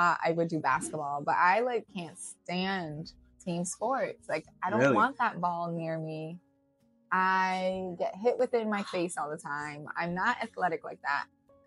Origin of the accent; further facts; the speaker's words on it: Cape Verde; moved away; So I immigrated here from Cape Verde, and in Cape Verde, you would consider my family at the time middle to upper middle class, or maybe even well off.